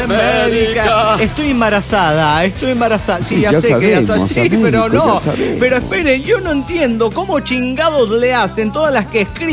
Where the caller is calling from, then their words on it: Guadalajara, Jalisco, Mexico; de Guadalajara, Jalisco, México.